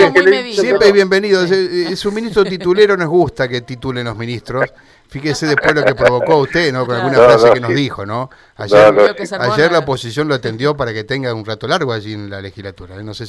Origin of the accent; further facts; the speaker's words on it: Santa Fe, Argentina; como santafesinos